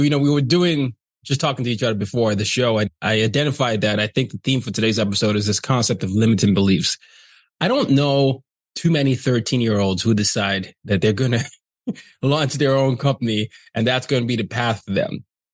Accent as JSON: {"language": "English", "country": "Nigeria", "said": "I'm Nigerian"}